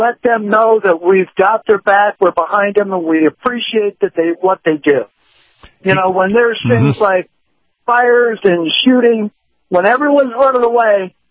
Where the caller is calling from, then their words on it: Tampa, Florida, United States; Yeah, Captain … I'm calling from Tampa.